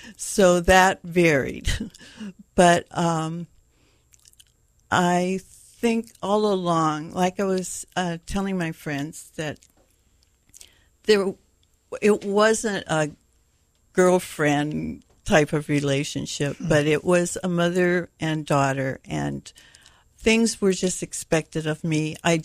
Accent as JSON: {"language": "English", "town": "Culver City", "region": "California", "country": "United States", "tie": "born or raised there", "also_born_or_lived": "Fillmore, California", "said": "I grew up in Southern California. Culver City, L.A. I lived in three different homes in the L.A. area."}